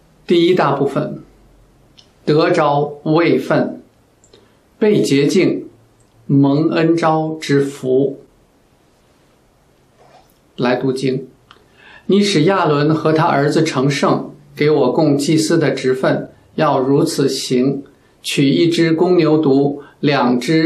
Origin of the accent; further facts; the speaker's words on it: China; moved away; 我们中国人呢，对礼仪都不陌生